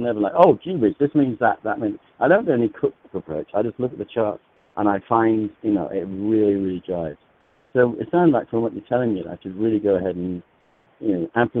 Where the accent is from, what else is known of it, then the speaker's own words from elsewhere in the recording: Valencia, California, United States; I'm from Valencia in California.